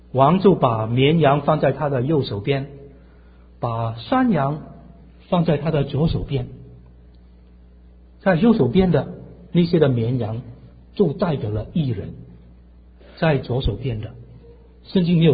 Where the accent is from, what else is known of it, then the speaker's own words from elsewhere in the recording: Hong Kong; 我是从香港来，两边都好。